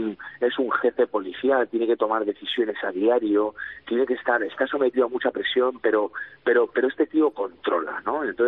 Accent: Spain; yo como buen español a mí me gusta todo.

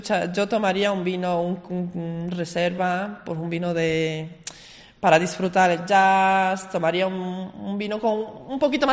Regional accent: Brazil; Y yo, como soy de Brasil, crecí mucho con esta cultura, ¿no?, de vinos argentinos.

